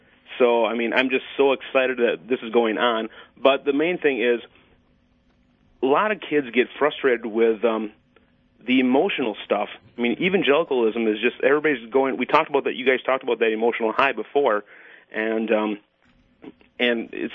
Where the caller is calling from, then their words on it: Madison, Wisconsin, United States; I mean, I'm calling from Madison, where I'm on a business trip